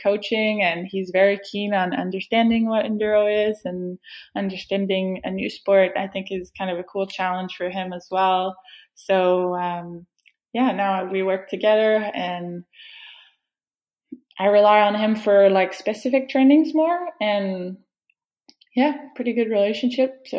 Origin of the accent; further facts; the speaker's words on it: Canada; because as a Canadian, being on the trainer is part of your winter.